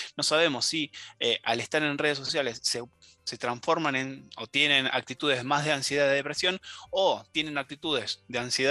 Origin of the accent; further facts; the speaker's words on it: Buenos Aires, Argentina; yo que soy porteño